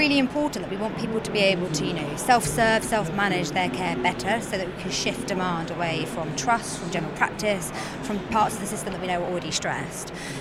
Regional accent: United Kingdom; I know, as British folk, we one love a queue and we two love a list, don't we?

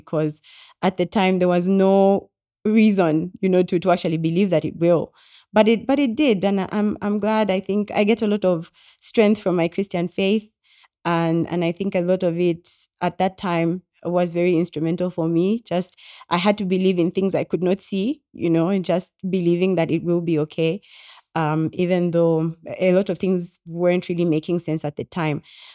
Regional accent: Chingola, Copperbelt, Zambia; I was born in Chingola. Yeah, home is in Chingola.

